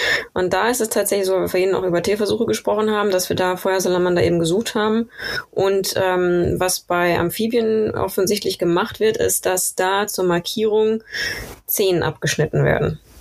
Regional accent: Bielefeld, North Rhine-Westphalia, Germany; während meines Biologiestudiums, das ich an der Uni Bielefeld absolviert habe, in meiner Heimatstadt

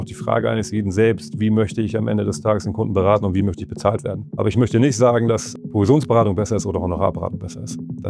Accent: Hamburg, Germany; Also ich komme vom Dorf hier aus den Vier- und Marschlanden.

